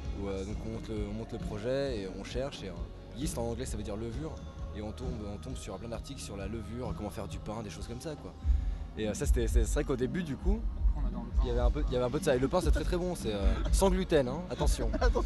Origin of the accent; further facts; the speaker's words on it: Lyon, Auvergne-Rhône-Alpes, France; parce que nous on vient de Lyon